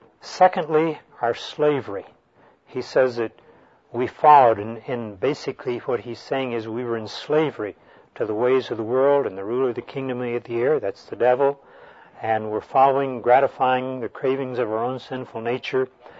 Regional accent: Tyler, Texas, United States; When I was a boy, growing up in Tyler, Texas, we lived very close to a railroad spur that ran through our town

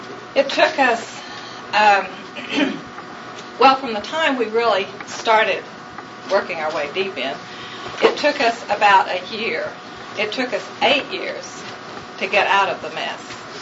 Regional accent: Oklahoma, United States; I'm from Oklahoma. We moved to New Jersey because he was working on his master's degree.

